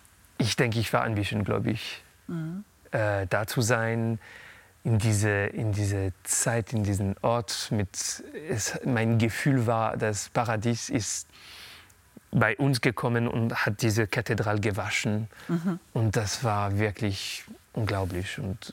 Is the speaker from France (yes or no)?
yes; Paris, Île-de-France, France; born there; first language French; German is a second language; Weil ich liebe diese Sprache. Das ist meine Muttersprache. Ich bin in Paris geboren